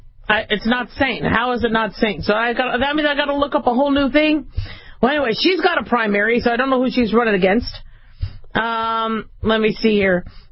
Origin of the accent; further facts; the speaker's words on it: United States; Okay, I'm proud of who I am. And, I'm American.